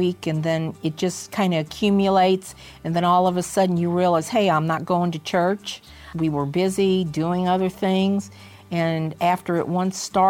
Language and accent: English; Farmington, Missouri, United States; We were both barned in the area here in Farmington, Missouri. It's about 65 miles south of St. Louis. It's rural. We just love it. It's our home.